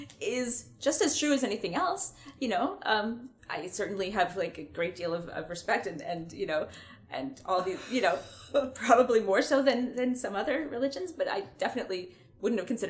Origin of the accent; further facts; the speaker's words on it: Vancouver, British Columbia, Canada; born there; No, I never actually lived in Oregon. I know, it's weird. I was born in Vancouver and then, you know, grew up kind of a few different places. Yeah, I was actually born, honestly, like 4 blocks from here.